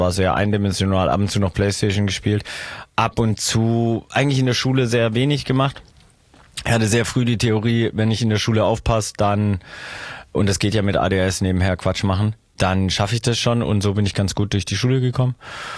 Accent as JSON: {"language": "German", "town": "Ludwigsburg", "region": "Baden-Württemberg", "country": "Germany", "said": "Ich komme ja aus Ludwigsburg, das ist nochmal 18 Kilometer außerhalb. Das ist eine kleine 80.000er Stadt, Filmakar, daher kennt man es vielleicht und so."}